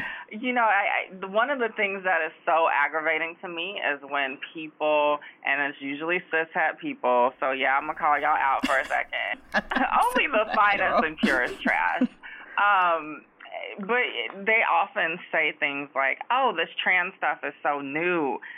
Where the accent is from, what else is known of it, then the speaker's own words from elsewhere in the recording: Augusta, Georgia, United States; And so I grew up in Georgia and really found myself in college at the University of Georgia.